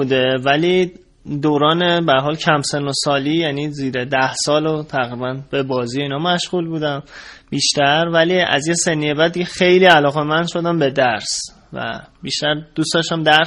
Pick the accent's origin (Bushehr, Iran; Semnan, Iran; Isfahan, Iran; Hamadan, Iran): Isfahan, Iran; now in Tehran, Iran; از الان که تهران زندگی میکنم ولی اصالتاً اصفهانی هستم